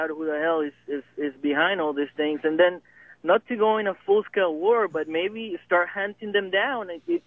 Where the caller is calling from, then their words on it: Miami, Florida, United States; I'm calling you from Miami.